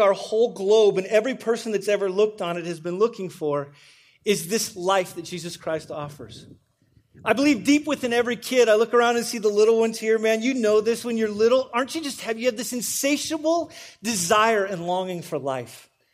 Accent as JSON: {"language": "English", "region": "Wyoming", "country": "United States", "tie": "born or raised there", "said": "but I grew up in Wyoming. It's this one state that most of you don't know about that's east of here"}